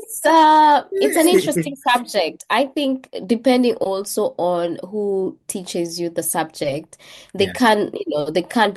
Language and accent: English; Nairobi, Kenya; also born or lived in Kitui; I'm Kenyan born, Kenyan raised. I grew up in Kenya. Actually, I grew up in Kitui for the first 7 years of my life, and then we moved with my family to the heart of Kenya, Nairobi, the capital city. I went to the schools in Nairobi